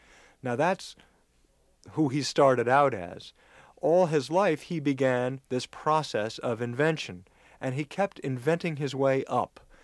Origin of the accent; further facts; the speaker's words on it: Los Angeles, California, United States; he also knew I grew up in Los Angeles with a family in show business